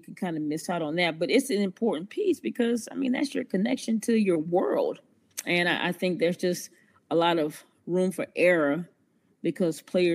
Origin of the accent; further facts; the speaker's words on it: United States; I'm an American, right?